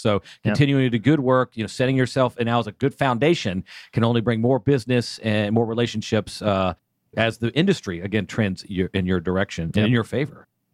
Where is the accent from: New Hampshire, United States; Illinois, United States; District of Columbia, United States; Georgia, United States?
Georgia, United States; Atlanta; And, you know, I'm born and raised in Atlanta. I'm a third generation in Atlanta, so I'm partial to Atlanta.